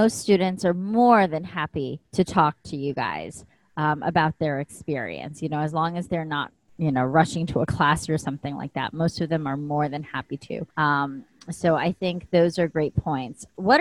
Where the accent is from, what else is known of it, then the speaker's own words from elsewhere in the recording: East Coast, United States; And I'm from the East Coast, but we were up in Boston